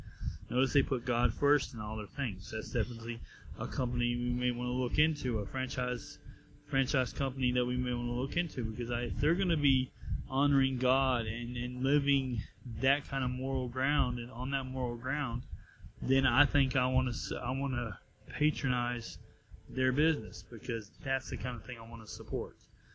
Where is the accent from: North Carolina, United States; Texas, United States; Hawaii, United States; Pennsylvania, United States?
Texas, United States; Herman Miller, a Michigan-based furniture company, which I have never heard of in my life, being a Texan, is also grounded in biblical tradition.